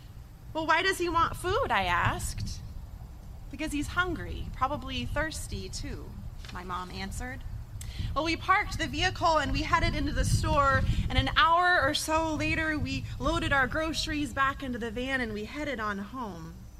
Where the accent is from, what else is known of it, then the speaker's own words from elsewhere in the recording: Lincoln, Nebraska, United States; Well, I remember in the late 1980s pulling into the parking lot of a local grocery store in my hometown of Lincoln, Nebraska.